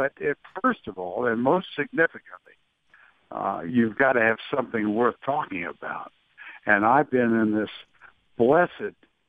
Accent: Austin, Texas, United States; I'm in Austin right now, which is my hometown.

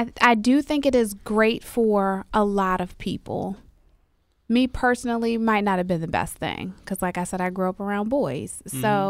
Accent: North Carolina, United States; also born or lived in Richmond, Virginia / Ohio / Baltimore; So I'll say I graduated from high school in Baltimore. I grew up all over North Carolina. I was born in Richmond, Virginia, lived in Ohio.

